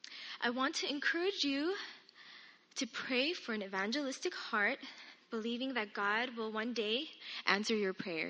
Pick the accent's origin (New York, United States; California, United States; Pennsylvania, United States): California, United States; Gardena; For those of you who do not know me, I'm a nurse from Gardena.